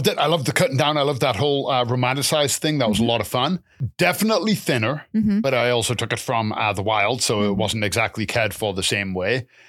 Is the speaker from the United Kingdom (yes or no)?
yes; England, United Kingdom; because he knew I was from England